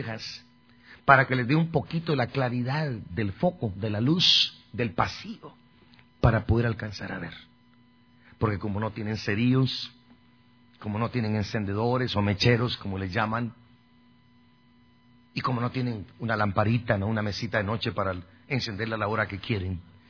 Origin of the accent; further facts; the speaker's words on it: Guastatoya, El Progreso, Guatemala; Ellos eran los únicos dos que en mi pueblo, en Guastatoya, tenían el ministerio para llevar el mensaje, la palabra, a la prisión.